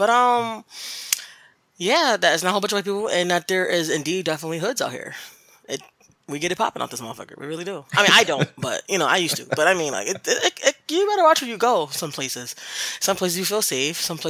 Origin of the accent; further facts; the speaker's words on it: Bridgeport, Connecticut, United States; now in Waterbury, United States; I'm from Bridgeport. I currently live in Waterbury. It's just as dusty as Bridgeport.